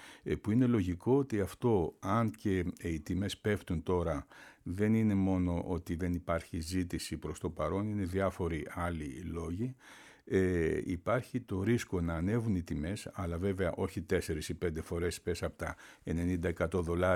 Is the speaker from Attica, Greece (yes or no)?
no; Western Macedonia, Greece; Πρώτα απ' όλα κατάγομαι από τη Δυτική Μακεδονία.